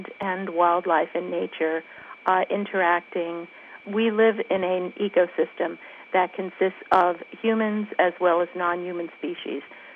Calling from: Warwick, New York, United States; I'm calling from Warwick, New York.

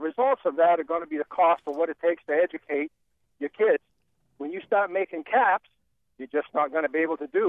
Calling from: Maine, United States; I'm calling from Maine

